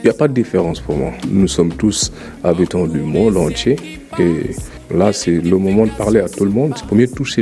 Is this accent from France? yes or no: no; Senegal; Wolof parce que je suis sénégalais, français parce que c'est notre langue aussi